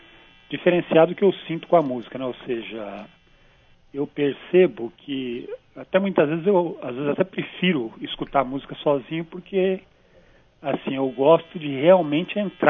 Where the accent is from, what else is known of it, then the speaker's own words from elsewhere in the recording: Santo André, São Paulo, Brazil; Eu sou de Santo André.